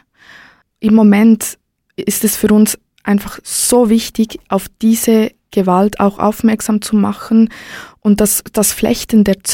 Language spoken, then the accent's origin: German; Switzerland; Ich bin zum Beispiel hier in der Schweiz geboren und aufgewachsen